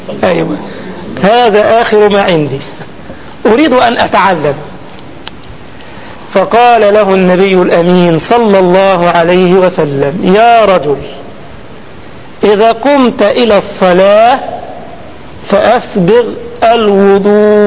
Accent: Egypt; ما عندنا في مصر كده يقول لك على قد فلوسهم

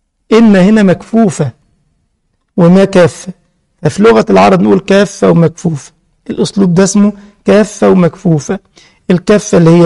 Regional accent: Egypt; الكراط ده عندنا في مصر، ما عرفش بقى في سوريا ولا في المغرب والجزائر وتونس

